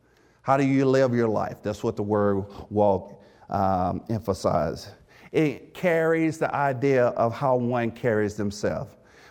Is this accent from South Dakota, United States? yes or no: no; Mississippi, United States; Now, as was mentioned earlier, I'm from Mississippi. And in my family, there's a lot of great cooks.